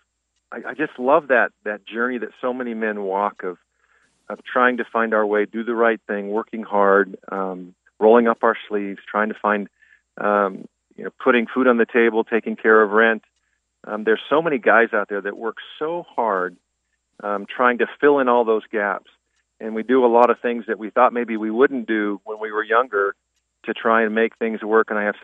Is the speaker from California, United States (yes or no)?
yes; California, United States; You know, I grew up in the mountains of Northern California, just below Mount Shasta. I grew up in a normal, blue-collar, hardworking family that just loved Jesus.